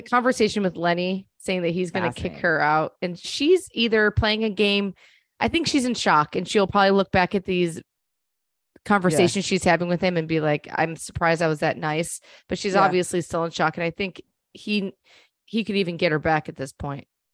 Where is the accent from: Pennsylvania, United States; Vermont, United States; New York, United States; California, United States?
New York, United States; It's like growing up in New York when they say Guido